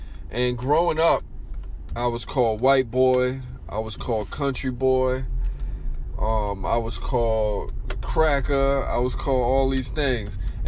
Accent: United States; Because I am. I was born and raised in America. With Puerto Rican descent.

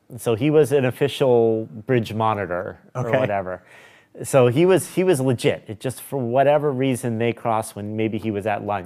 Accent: United States; Like, I'm from America.

